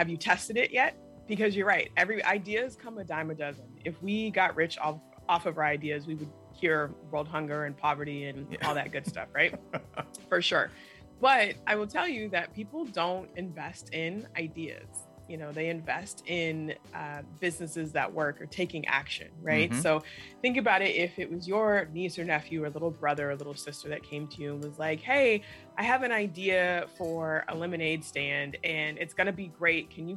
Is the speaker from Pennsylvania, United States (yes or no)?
no; Portland, Oregon, United States; born there; I was born in Portland, Oregon, okay.